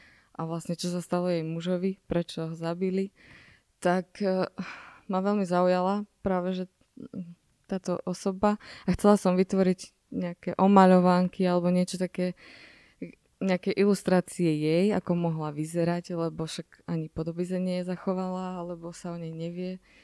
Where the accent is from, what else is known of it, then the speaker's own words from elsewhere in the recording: Nižný Skalník, Banská Bystrica Region, Slovakia; now in Banská Bystrica, Slovakia; Pochádzam z Nižného Skalníka